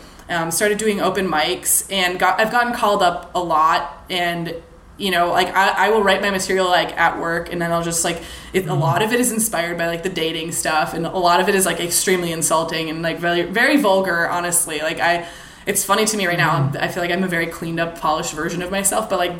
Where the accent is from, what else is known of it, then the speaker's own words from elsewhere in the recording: Minnesota, United States; now in Los Angeles, United States; I'm from Minnesota where people are friendly all the time.